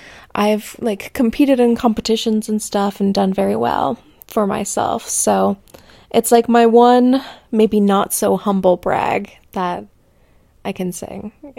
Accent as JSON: {"language": "English", "region": "Ontario", "country": "Canada", "said": "I am from Ontario, Canada"}